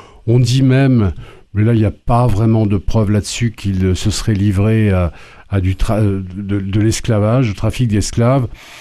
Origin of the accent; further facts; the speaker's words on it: Normandy, France; born there; j'ai des origines écossaises … Norman, tiens, je suis né en Normandie